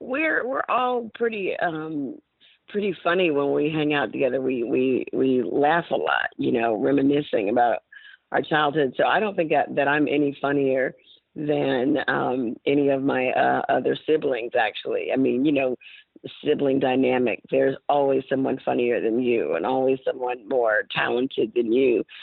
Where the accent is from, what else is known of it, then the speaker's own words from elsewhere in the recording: Montgomery, Alabama, United States; I am from Montgomery. I am.